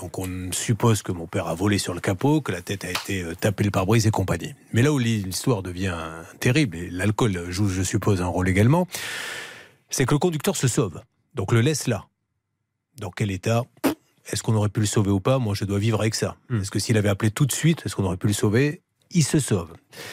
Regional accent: Bordeaux, Nouvelle-Aquitaine, France; je suis bordelais, j'adore boire du vin

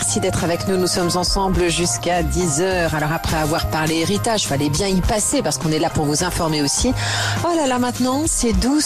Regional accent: Normandy, France; On va parler de la crème, parce que je suis normande, messieurs, dames

